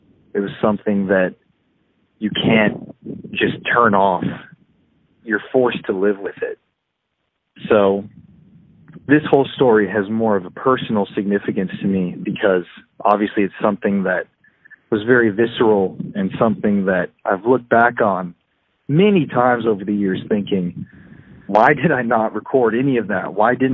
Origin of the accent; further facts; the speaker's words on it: Sioux Falls, South Dakota, United States; I grew up in Sioux Falls, South Dakota, which is part of the Midwest, 4 hours from a big city